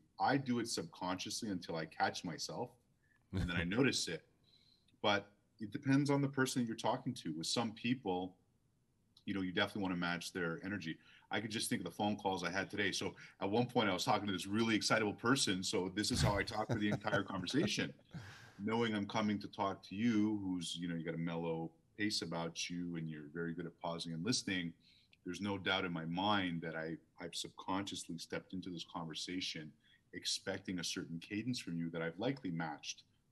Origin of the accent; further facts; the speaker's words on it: Montreal, Quebec, Canada; Growing up in Montreal was a unique experience in that it's the most Europeanized North American city.